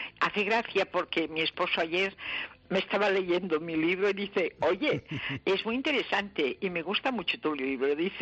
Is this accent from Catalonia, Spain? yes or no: yes; Catalonia, Spain; Es que yo soy catalana.